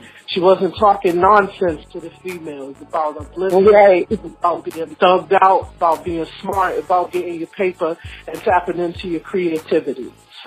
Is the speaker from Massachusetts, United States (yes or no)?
yes; Boston, Massachusetts, United States; I'm from Boston, Massachusetts, and … is another artist that's here in Boston, Mass.